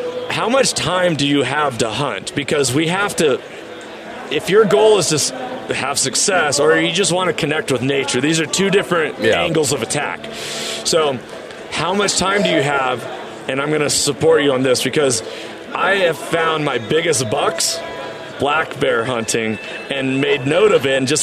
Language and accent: English; Washington, United States; like, for example, in Washington, that's my home state.